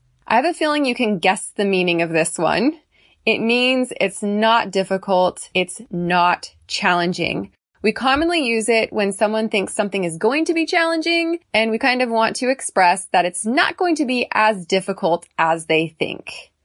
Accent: United States; I'm not German. I'm not male. I'm not short, right? I'm American.

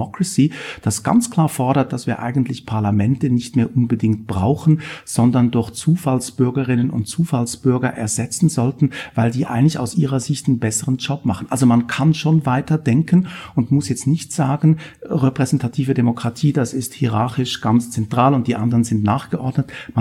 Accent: Switzerland; Ich komme aus der Schweiz, wo alles ausgehandelt wird.

